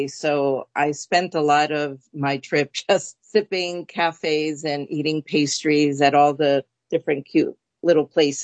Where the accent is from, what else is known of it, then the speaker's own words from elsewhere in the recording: New York City, New York, United States; first language es; English is a second language; I grew up in Forest Hills, Queens, not in an area that I would say was predominantly Hispanic.